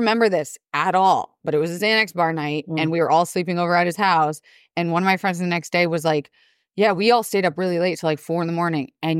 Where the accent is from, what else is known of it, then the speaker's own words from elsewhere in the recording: Florida, United States; Yeah, no, that was a problem growing up in Florida